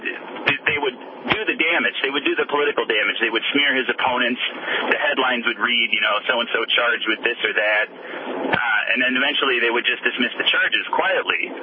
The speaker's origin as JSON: {"language": "English", "region": "Arizona", "country": "United States", "tie": "born or raised there", "said": "you were talking about my home state of Arizona and the most nasty politician we have, Joe Arpaio."}